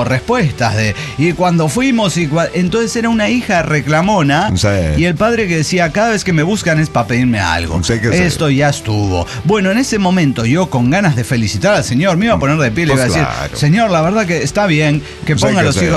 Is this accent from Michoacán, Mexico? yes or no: no; Monterrey, Nuevo León, Mexico; yo crecí en Monterrey, ajá, Nuevo León, en el México de los 80.